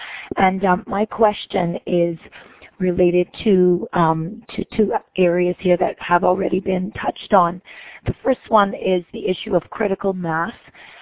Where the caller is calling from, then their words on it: British Columbia, Canada; I am in British Columbia.